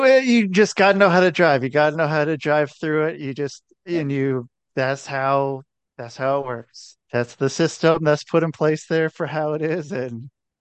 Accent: Portland, Oregon, United States; Okay, so I'm in Portland. Yeah, I'm from Portland

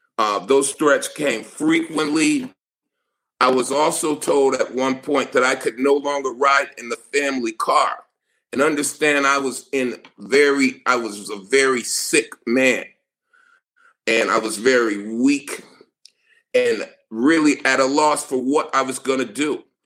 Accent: Lackawanna, New York, United States; I grew up in Lackland, New York, and Baker Homes housing projects.

